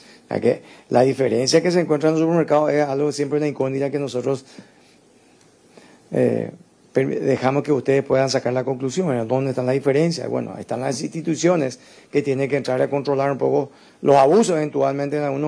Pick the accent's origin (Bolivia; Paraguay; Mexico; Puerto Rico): Paraguay; nosotros como paraguayos tenemos que estar trabajando